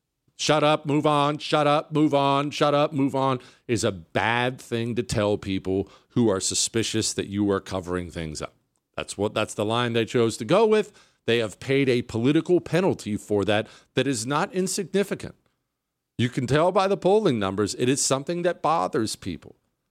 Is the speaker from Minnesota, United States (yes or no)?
no; Montana, United States; I grew up in Montana. That's where we used to go hunt deer.